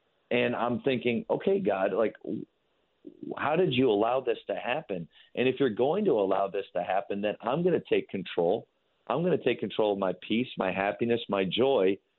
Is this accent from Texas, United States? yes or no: yes; Dallas-Fort Worth, Texas, United States; I'm from Dallas-Fort Worth, and I was down in Waco driving back home.